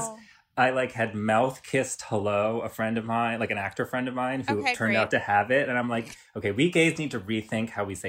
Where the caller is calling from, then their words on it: Brooklyn, New York, United States; I'm recording from my apartment in Brooklyn